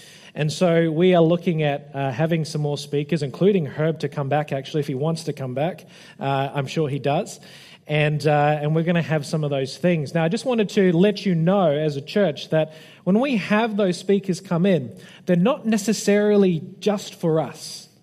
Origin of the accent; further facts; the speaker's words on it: Queensland, Australia; See, because we're from Queensland, and so when anything is less than 25, you don't go to the beach.